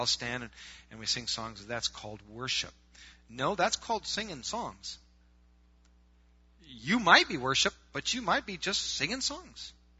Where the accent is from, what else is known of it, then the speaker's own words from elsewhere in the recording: Wisconsin, United States; And maybe we're from Wisconsin, so it's really hard to worship a cow.